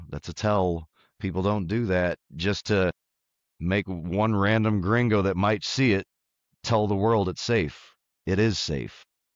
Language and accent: English; United States; I'm an American burger boy, and I've had burgers all across this country